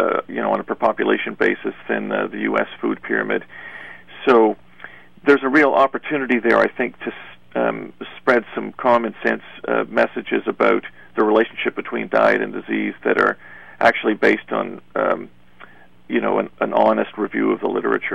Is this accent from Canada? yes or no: yes; Canada; Well, I mean, I'm a Canadian.